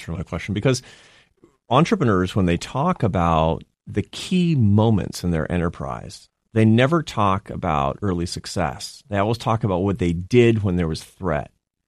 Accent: Seattle, Washington, United States; My dad's in Seattle. I'm from Seattle.

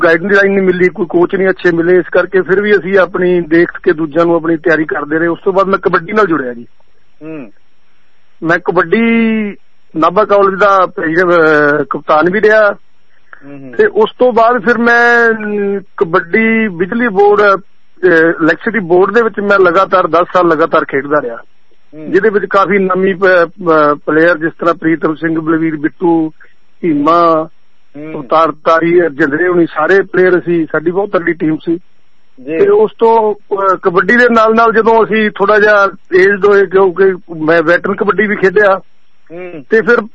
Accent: Alipur, Punjab, India; ਪਾਕਿਸਤਾਨ ਚੋਂ ਆਏ ਸੀ ਜੀ 1947 ਦੇ ਵਿਚ, ਤੇ ਅਸੀਂ ਨਾਭੇ ਦੇ ਕੋਲ, ਸਾਡਾ ਪਿੰਡ ਹੈ ਨਾਭੇ ਦੇ, ਜਿਹੜਾ ਪਟਿਆਲਾ ਤੇ ਸੰਗਰੂਰ ਦੇ ਵਿਚਾਲੇ ਅਲੀਪੁਰ ਪਿੰਡ ਹੈ, ਜੋ ਬਿਲਕੁਲ ਦੋਵਾਂ ਜ਼ਿਲ੍ਹਿਆਂ ਦੇ ਬਾਰਡਰ ਤੇ ਹੈ।

